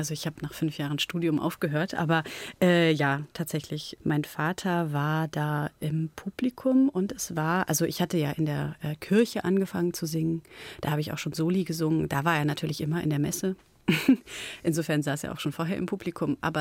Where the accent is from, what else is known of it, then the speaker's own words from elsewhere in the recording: Pomeranian Voivodeship, Poland; Ich komme ja auch aus der Nähe von Danzig und habe da so eine Nähe zum Wasser.